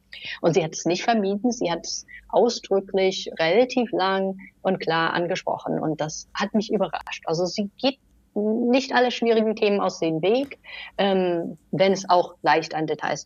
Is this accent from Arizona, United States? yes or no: no; Michigan, United States; now in Germany; Ich glaube, also in Michigan zum Beispiel, wo ich herkomme